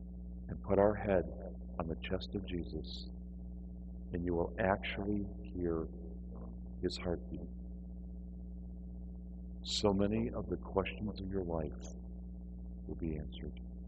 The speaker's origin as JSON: {"language": "English", "region": "Michigan", "country": "United States", "said": "I'm from Michigan, and we have mines that are salt mines."}